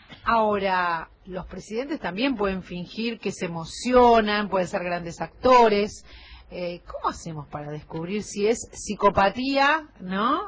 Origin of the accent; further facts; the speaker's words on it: Argentina; Nosotros somos argentinos y siempre dudamos de todo y con todo criterio en muchos casos.